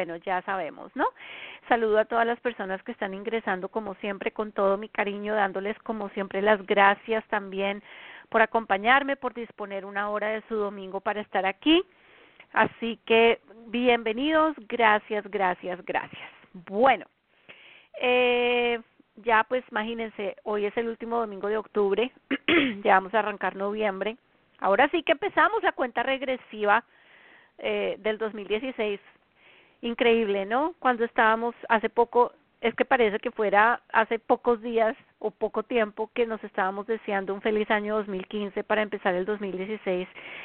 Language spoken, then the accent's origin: Spanish; Colombia; now in United States; este de los Estados Unidos, desde donde siempre transmito mi programa en vivo. Son las 8 de la noche en mi país natal, Colombia.